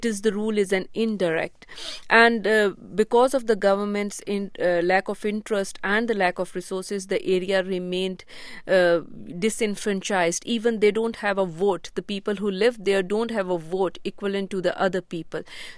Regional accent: Pakistan; English is a second language; particularly from the region where I come from Pakistan.

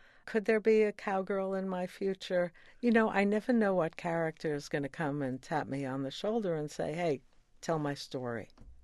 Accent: Brooklyn, New York, United States; it was pointed out to me that growing up in Brooklyn, there wasn't much opportunity.

